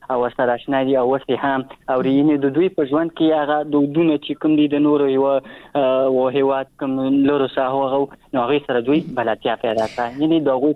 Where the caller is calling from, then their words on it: Achin, Nangarhar, Afghanistan; در سره تماس کیم د ننګرهار ولایت اچینو لسوالینه